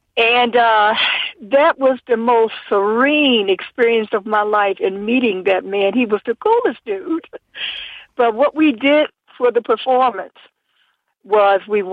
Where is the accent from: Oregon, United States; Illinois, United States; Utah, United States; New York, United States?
New York, United States; Buffalo; I'm from Buffalo, New York originally.